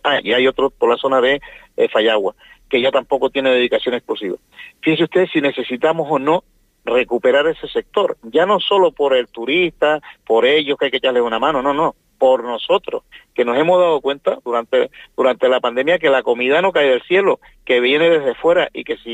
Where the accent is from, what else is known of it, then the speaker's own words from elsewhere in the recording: Toto, Canary Islands, Spain; yo soy de un pueblo ganadero, soy del pueblo de Toto, que me crié, era agrícola ganadero, ahora pues es un pueblo dormitorio de la zona turística